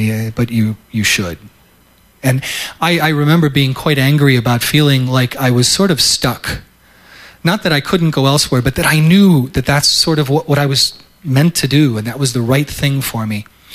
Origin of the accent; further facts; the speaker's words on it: Ohio, United States; I'm actually not a Michigander. I'm from Ohio.